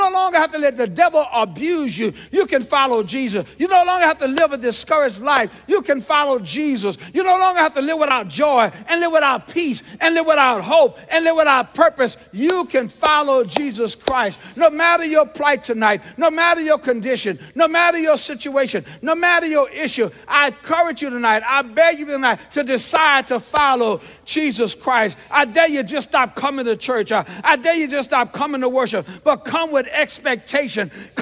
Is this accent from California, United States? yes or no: no; New Orleans, Louisiana, United States; the Baptist church I grew up in New Orleans, Louisiana, every Sunday when the pastor gave the invitation, the choir sung this song.